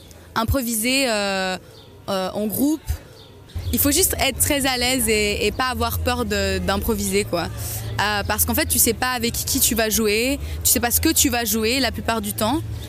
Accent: Montreux, Vaud, Switzerland; Je suis originaire de Montreux. J'ai vraiment grandi, fait toute ma scolarité ici.

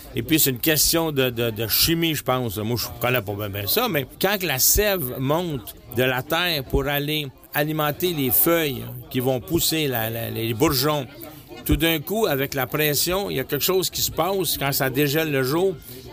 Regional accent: Quebec, Canada; Puis ça, chez nous, au Québec, on attend le temps des sucres pour avoir la tire d'érable.

